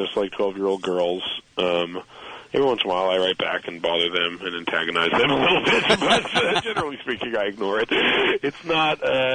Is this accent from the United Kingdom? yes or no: no; Canada; I think as a Canadian, I have the responsibility to point out his.